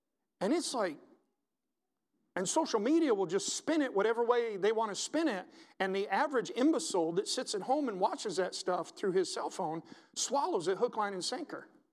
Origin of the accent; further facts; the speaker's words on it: the South, United States; We don't say amen because we're from the South.